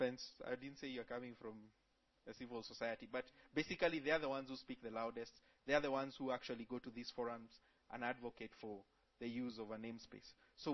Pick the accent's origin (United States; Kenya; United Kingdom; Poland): Kenya; Coming from, I come from Kenya, and here in Nairobi, the private sector is more aggressive than the government.